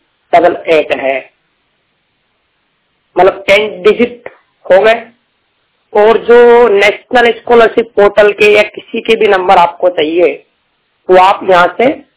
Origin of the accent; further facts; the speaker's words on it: Rajasthan, India; मैं राजस्थान से बिलोंग करता हूँ, राजस्थान में बीए सेकंड ईयर में पढ़ाई कर रहा हूँ अभी, और मैं जनरल यूनिवर्सिटी से पढ़ाई करता हूँ और जोधपुर राजस्थान में रहता हूँ।